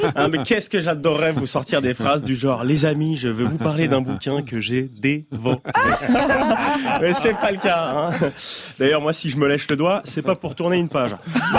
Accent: Switzerland; moi en tant que Suisse, du Paris que je découvre à petit.

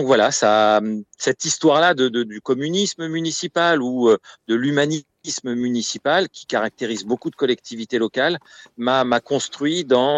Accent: Grigny, Île-de-France, France; je suis un enfant du quartier de la Grande Borne, fier de l'être, fier d'avoir grandi dans cette cité

